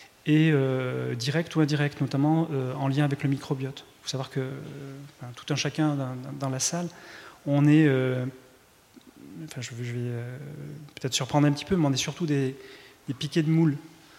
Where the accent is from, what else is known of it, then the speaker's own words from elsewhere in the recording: Bordeaux, Nouvelle-Aquitaine, France; je viens effectivement de Bordeaux